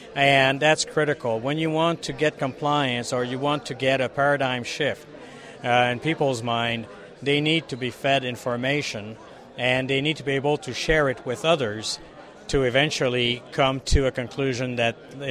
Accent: Montreal, Quebec, Canada; Well, I'm from Montreal originally. I'm at the University of Montreal

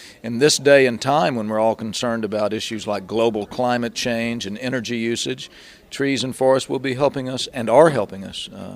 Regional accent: Alabama, United States; moved away; I grew up in Alabama and started in my first bands back in Tuscaloosa. Eventually, I moved to Macon, Georgia.

